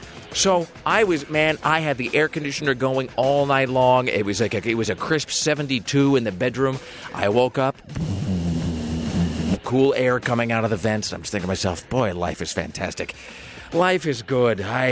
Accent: United States; Yesterday, I got the air conditioner cranked up because I'm an American

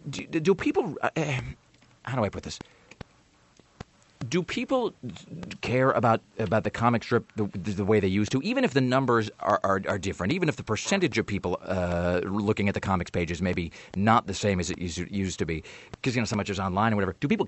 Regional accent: Kennewick, Washington, United States; we got in my hometown because it came out of Seattle, on a Seattle station before cable, they would just pipe in signals from across the country. In Kennewick, we got WGN out of Chicago

